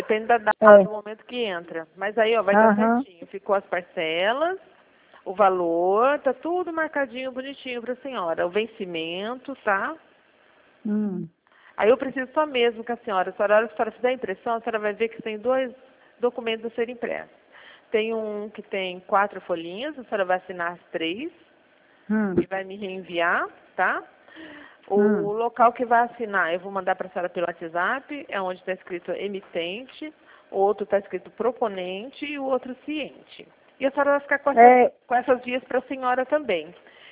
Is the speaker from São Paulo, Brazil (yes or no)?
yes; Cosmópolis, São Paulo, Brazil; Eu moro, a gente é daqui, nós somos aqui de Cosmópolis